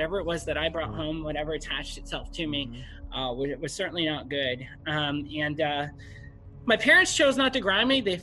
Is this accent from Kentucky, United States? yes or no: no; Rockford, Illinois, United States; Three of us were from born and raised in Rockford, Illinois